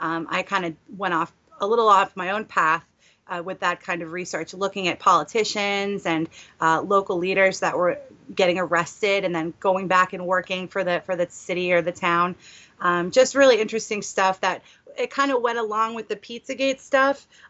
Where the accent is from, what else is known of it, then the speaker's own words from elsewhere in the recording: New England, United States; I'm a New England girl. I've been here all my life.